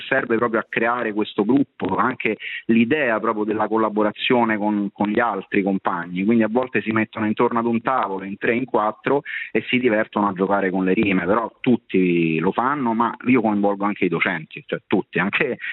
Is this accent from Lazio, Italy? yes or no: yes; Rome, Lazio, Italy; Io ho iniziato in quel periodo storico con la scena romana, perché sono di Roma